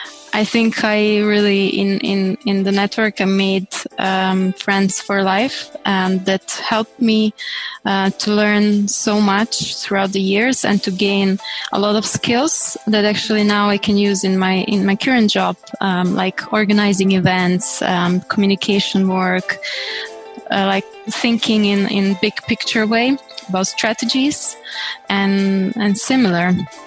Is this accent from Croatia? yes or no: yes; Croatia; English is a second language; I come from Croatia, based in Zagreb